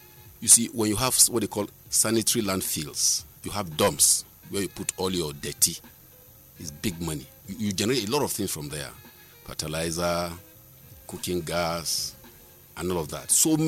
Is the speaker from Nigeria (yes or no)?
yes; Sabon Gari, Nigeria; when I grew up in Sabongari's area too, I was able to also notice all of these things.